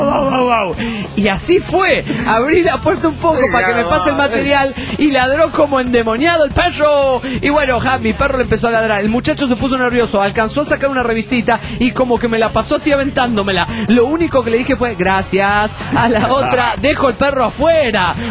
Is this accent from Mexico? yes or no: yes; Hermosillo, Sonora, Mexico; de Hermosillo, Sonora, México.